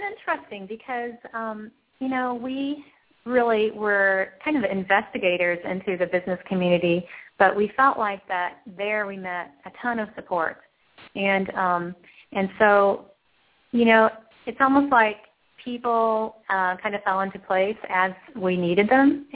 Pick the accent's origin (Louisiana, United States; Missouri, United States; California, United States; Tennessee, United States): Missouri, United States; we're from the Show Me State, so we have to show people that, you know, what we're doing is valid.